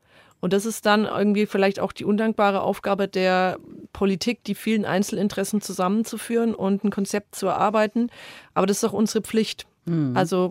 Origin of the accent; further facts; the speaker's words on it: Bavaria, Germany; Ich bin aus Bayern.